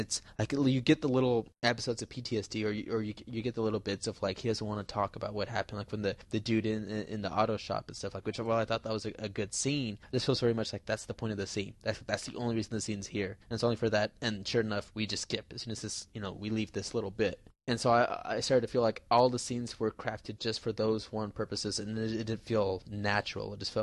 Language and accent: English; United States; I mean, not justice porn, but I'm like, fuck yeah, I'm American.